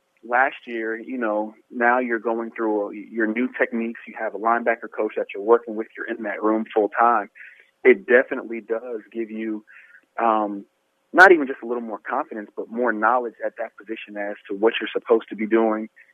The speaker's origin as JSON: {"language": "English", "region": "Pennsylvania", "country": "United States", "tie": "born or raised there", "said": "And to be honest, I'm from Pennsylvania. So playing in cold football weather, that's how I was brought up."}